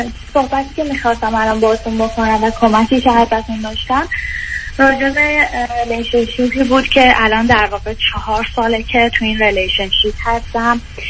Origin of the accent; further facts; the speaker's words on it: Iran; moved away; من تقریبا 3 ساله که از ایران مهاجرت کردم.